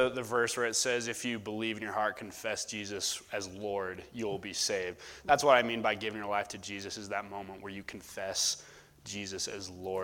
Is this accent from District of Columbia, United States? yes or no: no; Tucson, Arizona, United States; born there; my parents both went to the University of Arizona. I was born in Tucson.